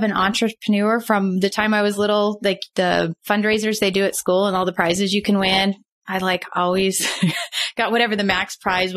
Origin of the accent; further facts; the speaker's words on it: Nevada, United States; I'm actually a small town girl. I grew up in a little town in Nevada, just outside of Las Vegas. Pretty much have lived there my whole life, shy of a little time. I lived 10 years in Denver